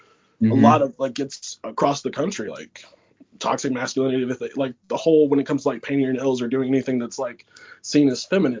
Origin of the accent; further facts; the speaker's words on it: Georgia, United States; I'm from Georgia. I was raised. My mom says we weren't Baptist, but I was baptized.